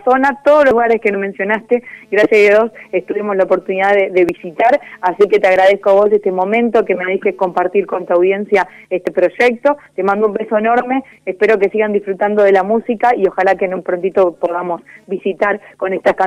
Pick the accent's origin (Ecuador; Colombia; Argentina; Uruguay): Argentina; Arequito, Santa Fe; yo soy de Arequito, el sur de Santa Fe